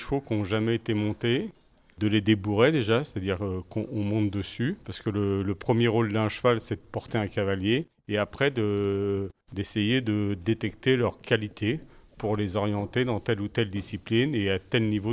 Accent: Paris, Île-de-France, France; moi je jouais un peu au football comme je venais de Paris.

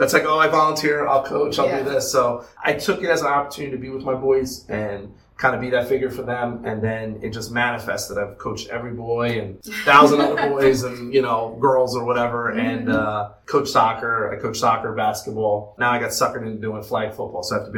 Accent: Burlington, New Jersey, United States; bringing it back to my hometown of Burlington, New Jersey

